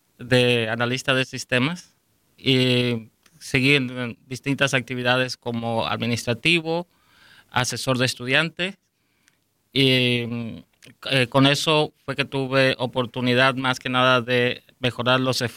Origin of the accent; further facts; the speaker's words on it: Northeast Argentina, Argentina; Y de mi ciudad, de donde soy, de una ciudad pequeña en el nordeste de Argentina, es Crucero del Norte.